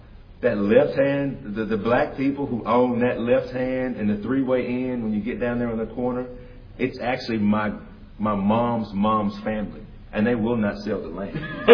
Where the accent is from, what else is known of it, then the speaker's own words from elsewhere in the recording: Jackson, Mississippi, United States; And so when we grew up in Jackson, I was talking to Ligon the other day. We went to Davis Magnet, which is right on Congress Street.